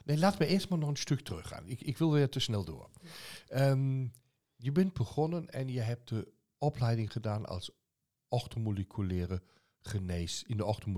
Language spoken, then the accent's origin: Dutch; Zeeland, Netherlands; Ik kom uit Zeeland.